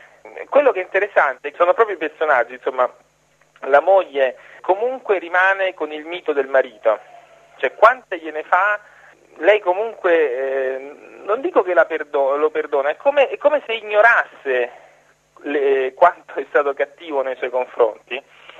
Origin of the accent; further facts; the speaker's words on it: Rome, Lazio, Italy; Ecco, io da romano sono rimasto un po'. Gli ingenui, i buoni stanno pure dalle mie parti.